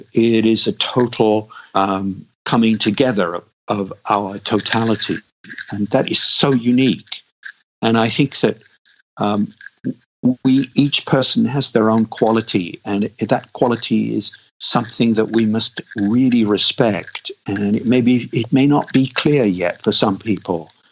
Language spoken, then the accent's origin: English; England, United Kingdom; Being an Englishman, it's usually English tea, even though I do love Japanese tea these days.